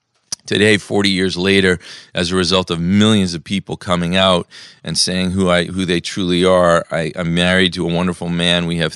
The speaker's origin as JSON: {"language": "English", "region": "Massachusetts", "country": "United States", "said": "You know, you told me you're from Massachusetts. I'm from Massachusetts."}